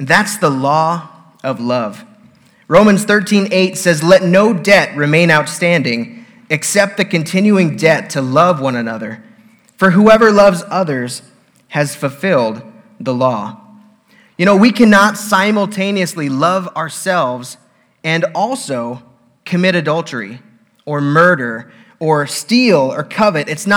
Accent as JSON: {"language": "English", "region": "Alaska", "country": "United States", "lives_now": "La Salle, United States", "said": "even though I'm from Alaska. I really have no business being here."}